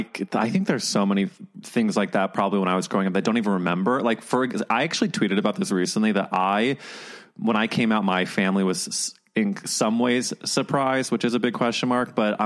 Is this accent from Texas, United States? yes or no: no; St. Louis, Missouri, United States; St. Louis, Missouri.